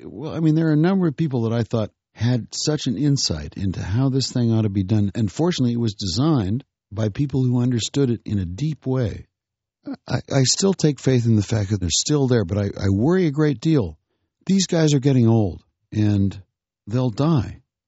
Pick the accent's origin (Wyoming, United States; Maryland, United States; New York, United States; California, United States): Wyoming, United States; I'm from Wyoming and a libertarian at least and an anarchist at best.